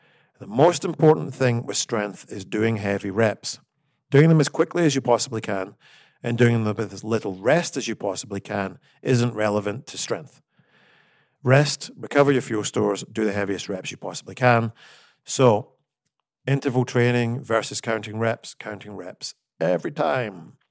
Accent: United Kingdom; I'm also British, and it's a well-known fact that many Americans cannot understand British humor because it's so dry.

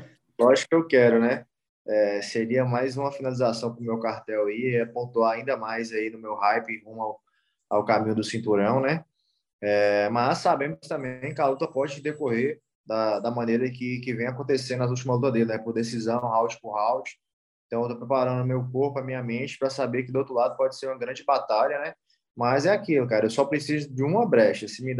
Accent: Montes Claros, Minas Gerais, Brazil; Eu nasci e fui criado aqui em Montes Claros, né? Meu pai é de São João da Ponte, que é uma cidade bem interior. Minha mãe é do distrito de Montes Claros, né? Que chama Vista Alegre.

